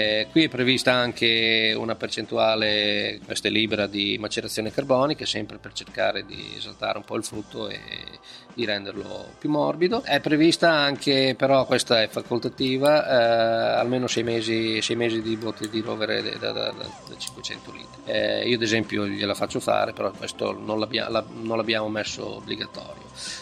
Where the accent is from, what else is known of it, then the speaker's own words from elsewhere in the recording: Boncellino, Emilia-Romagna, Italy; e lì dopo è nato il mio paesino Boncellino